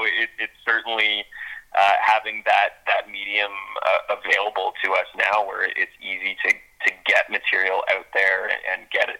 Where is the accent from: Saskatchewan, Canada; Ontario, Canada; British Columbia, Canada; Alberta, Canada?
Ontario, Canada; Ottawa; You know, I'm from Ottawa, you know, born and raised here, so it's really nice to kind of see that resurgence.